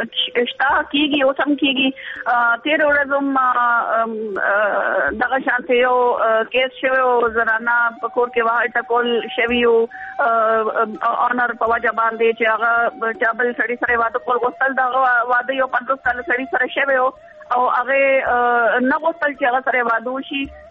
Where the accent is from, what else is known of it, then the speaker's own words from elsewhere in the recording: Dir, Khyber Pakhtunkhwa, Pakistan; زه خپله چونکې د دیر نه یم